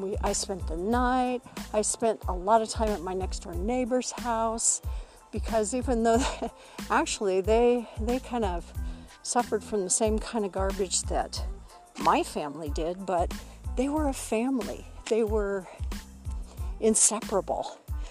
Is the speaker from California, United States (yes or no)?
yes; Whittier, California, United States; also born or lived in Long Beach / La Habra; I was born in Long Beach, and I was raised, well, I lived in Long Beach till I was about five. And then we moved to, let's see, I want to say La Habra, down in Southern California. And then from there we went to Whittier, South Whittier.